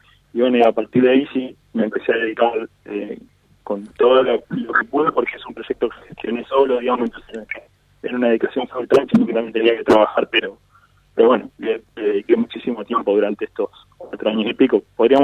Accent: Entre Ríos, Argentina; also born or lived in Ramos Mejía / Paraná / Concepción del Uruguay; Yo en realidad nací en Ramos Mejía, pero bueno, viví en Entre Ríos más de 20 años, así que yo soy entrerriano, viví en Paraná, en Concepción del Uruguay también.

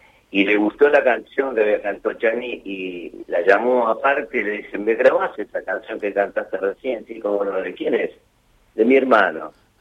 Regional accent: Capitán Sarmiento, Buenos Aires Province, Argentina; now in Quilmes, Argentina; Yo soy de Capitán Sarmiento y afincado en Quilmes.

